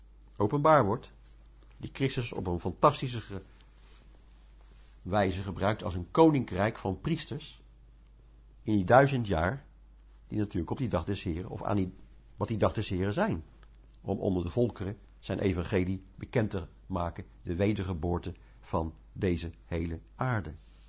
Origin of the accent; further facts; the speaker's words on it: Netherlands; Ja, ik als Nederlander heb niks te maken met een sabbat.